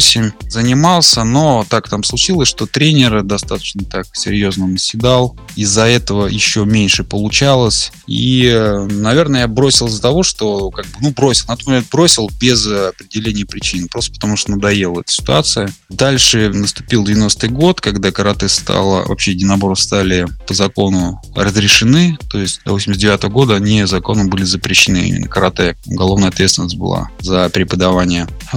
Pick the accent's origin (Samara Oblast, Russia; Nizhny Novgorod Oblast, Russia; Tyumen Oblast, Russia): Samara Oblast, Russia; Tolyatti; мой первый вид спорта, это был хоккей в родном городе Тольятти